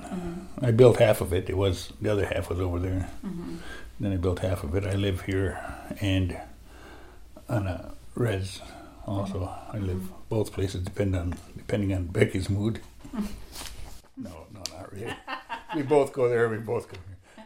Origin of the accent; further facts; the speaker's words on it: Minnesota, United States; born there; I was born on Vermilion Reservation. We had a place up there.